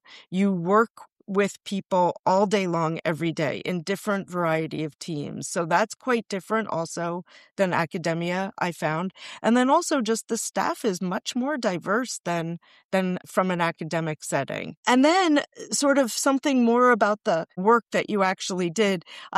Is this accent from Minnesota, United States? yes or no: yes; Minnesota, United States; And because I was from Minnesota, I didn't really want to work for one of my delegation